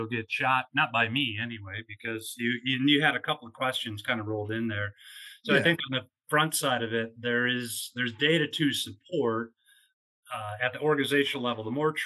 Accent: Chicago, Illinois, United States; but I grew up in Chicago, great sports town, like a lot of cities. So that's my sports culture. As I moved around the globe, I adopted, air quotes, adopted the teams that were local

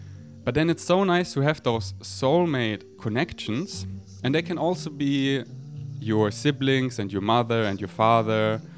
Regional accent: Germany; we have the same programming because we grew up in Germany

